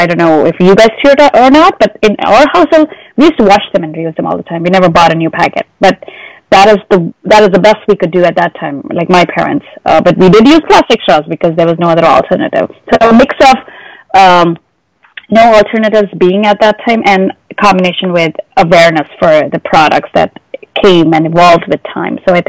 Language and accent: English; India; So growing up in India, I really cannot replicate that street food.